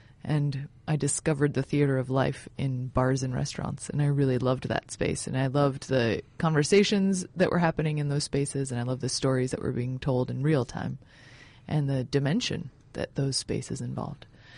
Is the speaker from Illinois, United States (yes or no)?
yes; Illinois, United States; I grew up outside of Chicago, Illinois, and my mother is French and my father is American.